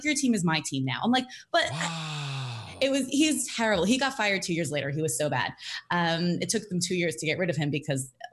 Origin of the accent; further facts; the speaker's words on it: New York, United States; also born or lived in Jerusalem; now in Los Angeles, United States; So yeah, I am out in LA. I'm actually originally from New York, and I went to business school out there.